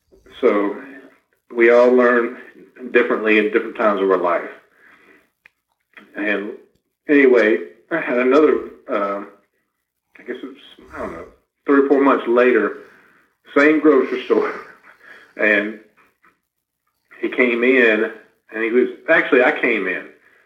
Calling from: Cleveland, Georgia, United States; We're calling back from Cleveland, Georgia.

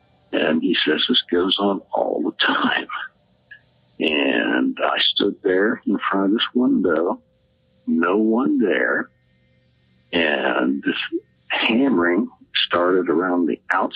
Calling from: Ohio, United States; Hello, I'm calling from Ohio.

